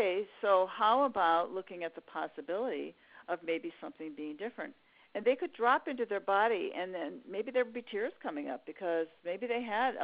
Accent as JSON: {"language": "English", "town": "Chicago", "region": "Illinois", "country": "United States", "said": "I'm from Chicago. I mean, I talk a lot, okay?"}